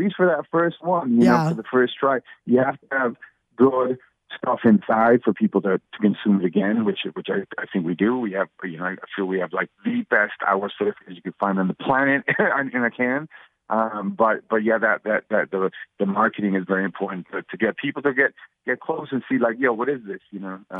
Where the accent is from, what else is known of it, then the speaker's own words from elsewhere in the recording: Guatemala; I'm from Guatemala, so we're both intrinsically tied to the cultural roots of Frescos